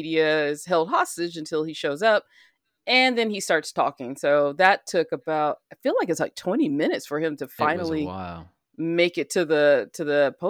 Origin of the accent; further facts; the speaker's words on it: Alabama, United States; out of my home state of Alabama, or the state I grew up in.